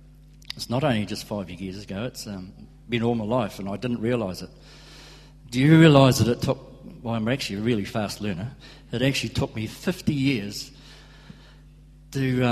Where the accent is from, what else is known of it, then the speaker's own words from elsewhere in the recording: Port Chalmers, Otago, New Zealand; born there; also born or lived in Aramoana; I was born in Port Chalmers, 1946. 61 years ago?